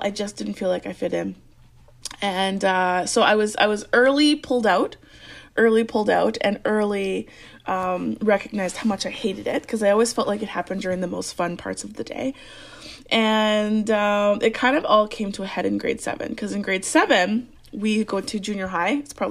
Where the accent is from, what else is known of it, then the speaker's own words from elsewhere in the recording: Alberta, Canada; So I grew up in Alberta, which is above Montana-ish, Idaho.